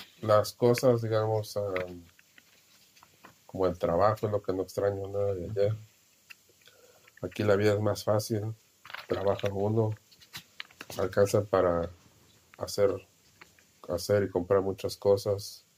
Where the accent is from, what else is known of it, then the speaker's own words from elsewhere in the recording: Acatlán de Osorio, Puebla, Mexico; born there; moved away; Nací en un pueblo, se llama Catlán de Osorio, Puebla, situado al 5 horas de la nor, a sur de la Ciudad de México.